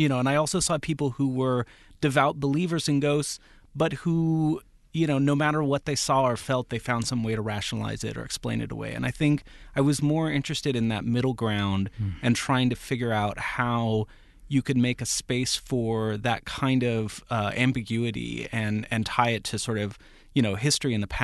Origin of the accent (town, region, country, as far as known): San Jose, California, United States; born or raised there